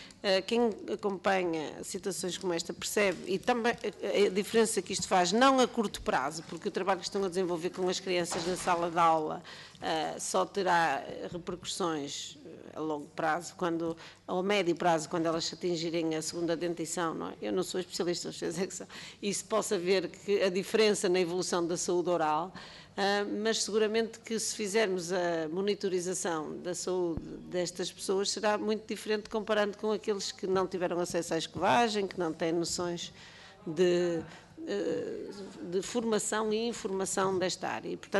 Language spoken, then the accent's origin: Portuguese; Porto, Portugal; Eu sou do Porto